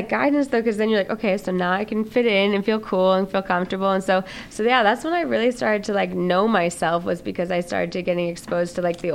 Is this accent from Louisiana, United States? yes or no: no; New Hampshire, United States; It was, okay, so I grew up in New Hampshire, and my parents, they ended up getting divorced.